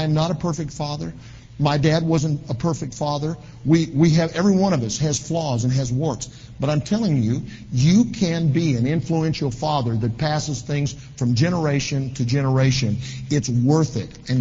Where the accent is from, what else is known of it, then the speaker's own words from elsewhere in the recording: Omaha, Nebraska, United States; I grew up in Omaha, Nebraska.